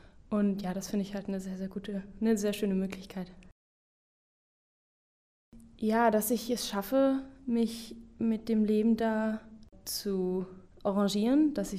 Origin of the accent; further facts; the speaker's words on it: Aachen, North Rhine-Westphalia, Germany; ich komme hier aus Aachen und ich gehe nach Benin